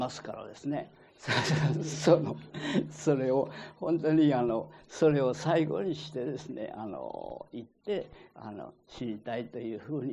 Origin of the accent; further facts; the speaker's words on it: Shimane, Japan; この間ですね、私の名たちが私のふるさとのところ島根県に新しい家を建って住んだんですね。